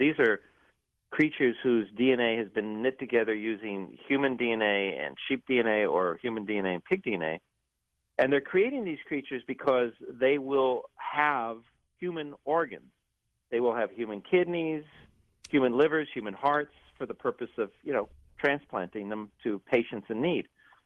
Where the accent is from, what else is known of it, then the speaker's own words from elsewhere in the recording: Montebello, California, United States; also born or lived in East Los Angeles; It reminds me when I was growing up in East L.A. and then Montebello, which is a town over.